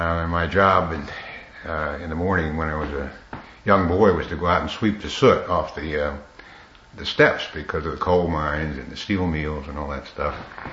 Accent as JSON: {"language": "English", "town": "Jeannette", "region": "Pennsylvania", "country": "United States", "said": "And I said, \"Yes, well, I'm from Jeannette, Pennsylvania.\" And it turned out he went to school with me."}